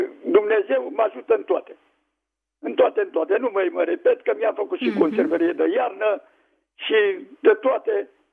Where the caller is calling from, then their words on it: Slatina, Olt County, Romania; din Slatina.